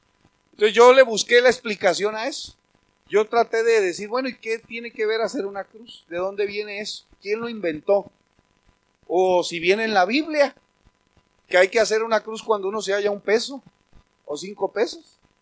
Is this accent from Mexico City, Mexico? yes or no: no; Mexicali, Baja California, Mexico; donde yo nací o en donde yo crecí y me crié, en la colonia Baja California, aquí en Mexicali